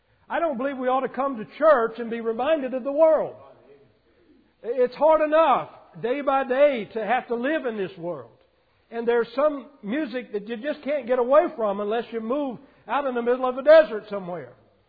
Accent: Florida, United States; And I'm from Florida. I'm a Florida boy. I'm from the South.

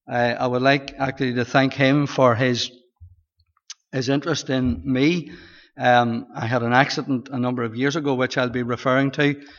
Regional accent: Portadown, Northern Ireland, United Kingdom; Lived out the Moy Road, out of Portadown. Moved in into Corcoran Housing Estate and attended the Hart Memorial and Clowness Schools. I was one of three boys

